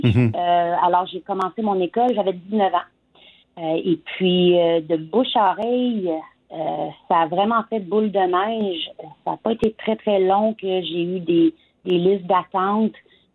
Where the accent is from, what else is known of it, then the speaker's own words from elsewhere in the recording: Hammond, Ontario, Canada; je suis native. Je suis native de la région Est-Ontario. Je suis native de Hammond.